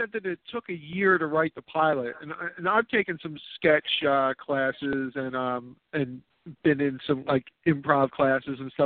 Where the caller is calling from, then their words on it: Philadelphia, Pennsylvania, United States; calling from Philadelphia.